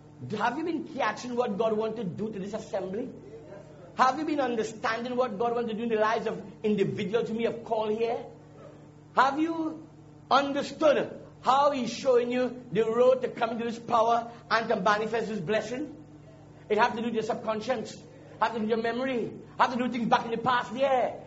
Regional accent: Trinidad & Tobago; I am my father's son. I am this here. I am from Trinidad. I live down here.

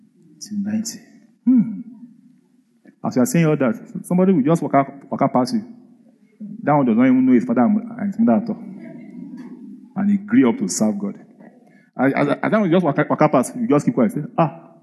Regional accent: Abakaliki, Ebonyi, Nigeria; I live in Nigeria. It goes, yeah. I grew up in Abakaliki. It's the last village in Nigeria.

